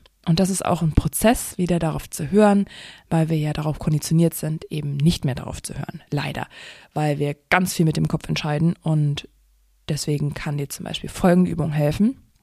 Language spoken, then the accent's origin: German; Harz, Germany; Ich komme ja aus dem Harz, also eigentlich ziemlich in der Natur verbunden